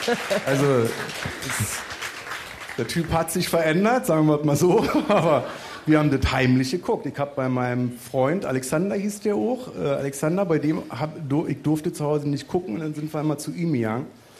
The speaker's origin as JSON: {"language": "German", "region": "Berlin", "country": "Germany", "tie": "born or raised there", "said": "ich bin in Neukölln geboren, im Wedding bin ich dann aufgewachsen und später, wir haben auch mal auf dem Land gewohnt, irgendwie in der Nähe von Heidelberg"}